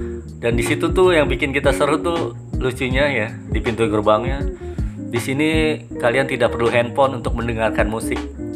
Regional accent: Jakarta, Indonesia; accent: Jakarta; saya kan kebetulan logatnya Jakarta banget ya, sosok Jawa gitu.

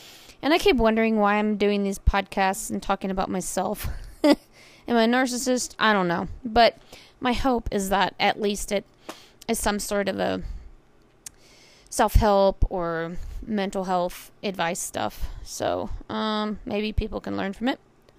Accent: Atlanta, Georgia, United States; also born or lived in North Carolina; I'm from Atlanta, Georgia. So, and went to school in Boone, North Carolina, Appalachian State.

